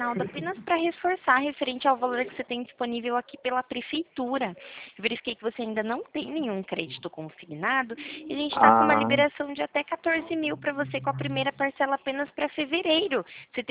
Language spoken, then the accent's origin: Portuguese; Araras, São Paulo, Brazil; eu sou daqui de Araras, né, pertinho.